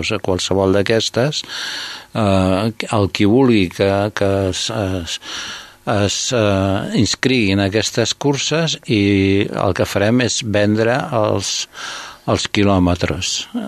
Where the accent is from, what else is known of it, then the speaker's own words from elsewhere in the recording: Sabadell, Catalonia, Spain; som de Sabadell.